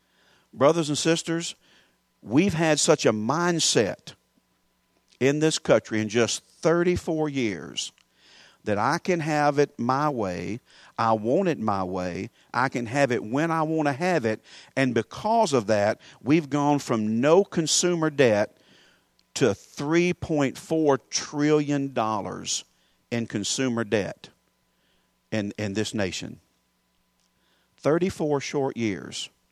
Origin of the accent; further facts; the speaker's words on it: United States; because I'm an American and I can have that stuff.